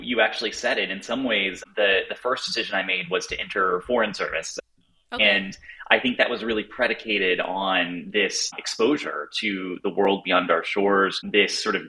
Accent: Dallas, Texas, United States; Yeah, so I actually am recording this from Dallas, Texas. I'm visiting some family in my hometown for a couple days. I grew up here. I lived here until I went away to college

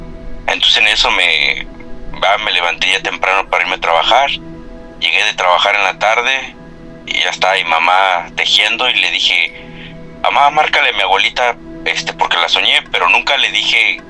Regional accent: Nezahualcóyotl, State of Mexico, Mexico; moved away as an adult; now in United States; Yo crecí en la Ciudad de México, más bien dicho en Nezahualcóyotl, Estado de México.

